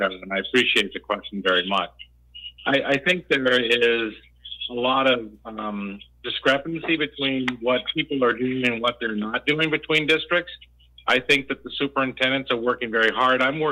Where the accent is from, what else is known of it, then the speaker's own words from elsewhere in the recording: Maine, United States; I'm from Maine.